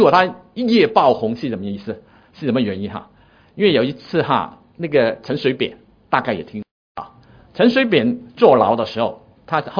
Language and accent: Chinese; Guangdong, China; accent: Cantonese; 所以这个在我们广东话里面其实有时候也蛮常用的了